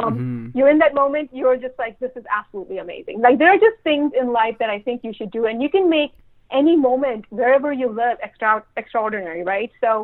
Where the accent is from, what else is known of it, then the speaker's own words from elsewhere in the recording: U.S. Virgin Islands; I grew up in the American paradise. My childhood was eating mangoes off of mango trees and hanging out at the pool. And, you know, like, that was my childhood. And that's still home. I still get to go home to that.